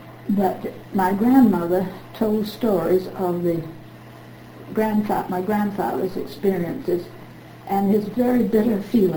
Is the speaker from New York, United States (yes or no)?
no; Quincy, Massachusetts, United States; born there; I was born in Quincy, Massachusetts, in the section of Quincy which is known as Wollaston.